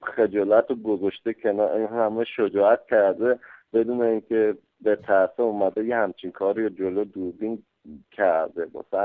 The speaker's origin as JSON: {"language": "Persian", "country": "Germany", "tie": "born or raised there", "also_born_or_lived": "Iran", "said": "من تو ایران به دنیا آمدم بعد از 9 سالگی تو آلمانم یه تو اینجا بزرگ شدیم."}